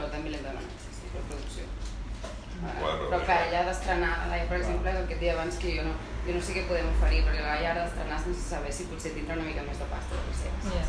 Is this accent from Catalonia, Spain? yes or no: yes; Catalonia, Spain; now in Berlin, Germany; Jo sóc catalana i ella és alemana, de fet vivim les dues a Berlín i fem teatre allà a Berlín